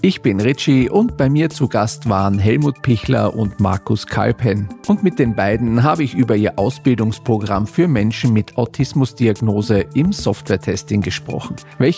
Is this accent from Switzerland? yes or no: no; Vienna, Austria; Ihr sitzt ja quasi in meiner Heimat in Wien gerade. Also ich winke da in die ferne Heimat.